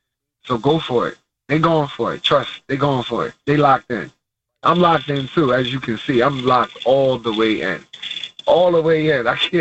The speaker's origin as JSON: {"language": "English", "town": "Coney Island", "region": "New York", "country": "United States", "said": "I'm from Coney Island, the projects. That's my heart. That's where I'm from. That's the foundation."}